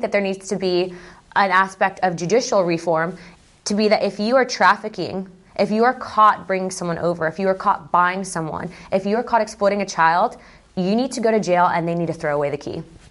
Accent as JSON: {"language": "English", "country": "United States", "said": "because I'm American and I happen to be Hispanic"}